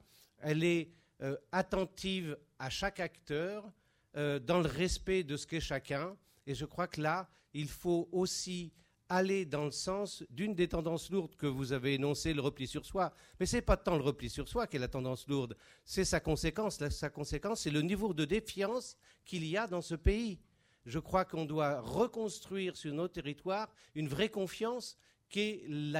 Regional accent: Paris, Île-de-France, France; moi je viens de Paris où j'ai fait toute ma vie professionnelle. J'étais donc un peu hors sol et en venant dans la Drôme, je me suis remis un petit peu sur un territoire.

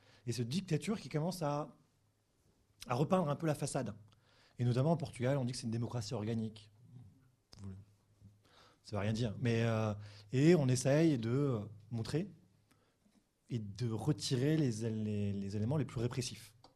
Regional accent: France; born there; je peux donner une réponse complètement simple, parce que je suis né en France.

